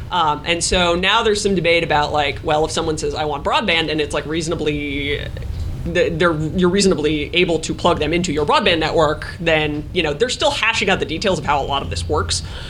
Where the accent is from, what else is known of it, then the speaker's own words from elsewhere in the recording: Middletown, New Jersey, United States; what, Middletown, New Jersey. No, we're just not going to give them phone service anymore. It's my hometown.